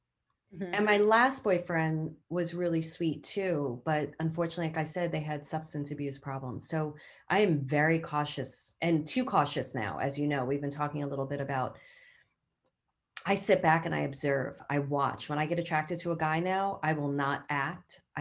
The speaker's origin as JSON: {"language": "English", "town": "New York City", "region": "New York", "country": "United States", "tie": "born or raised there", "said": "my neighborhood, I grew up in Bay Ridge, and it's a very tight knit neighborhood where you hang out with like 100 kids."}